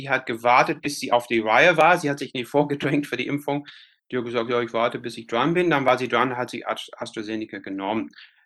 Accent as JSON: {"language": "German", "country": "Australia", "said": "Wir als Australier"}